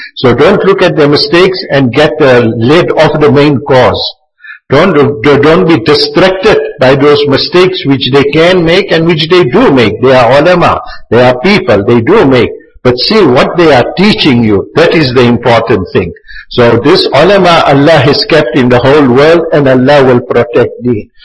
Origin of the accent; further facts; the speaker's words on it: India; not just because we are Indians also, and therefore we give preference to Urdu language, which we take as an Indian language